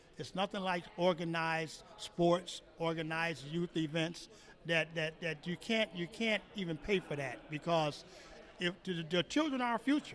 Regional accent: Chicago, Illinois, United States; I was born and raised in that church, kind of, sort of. We came from Chicago here, but it's my family's church.

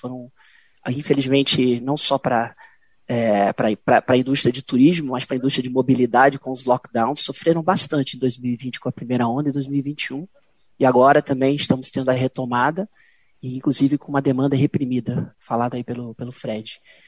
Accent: Rio de Janeiro, Brazil; now in São Paulo, Brazil; como carioca que mora em São Paulo

